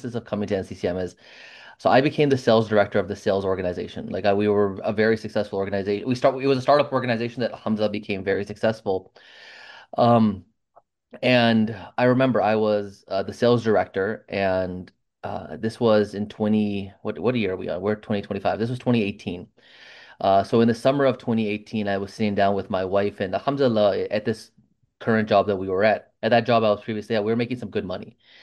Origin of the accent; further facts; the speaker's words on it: Aurora, Ontario, Canada; I grew up in Aurora, Ontario, a small town just north of Richmond Hill, where I was probably one of the three Muslim families in the entire city.